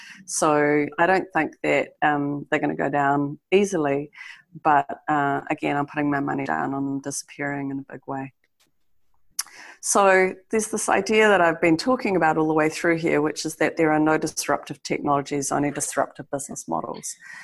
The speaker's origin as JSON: {"language": "English", "region": "Wellington", "country": "New Zealand", "tie": "born or raised there", "said": "what's happening in my hometown is that the drivers are abandoning the taxi system. So to buy a taxi license in Wellington, where I live, was 95 grand 2 years ago."}